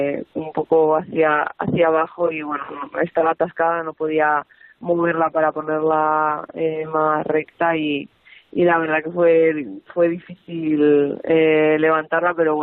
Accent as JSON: {"language": "Spanish", "town": "Zamora", "region": "Castile and León", "country": "Spain", "said": "Zamorana."}